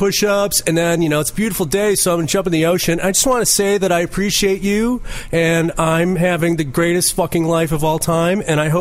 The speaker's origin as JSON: {"language": "English", "town": "Chicago", "region": "Illinois", "country": "United States", "said": "We're from Chicago."}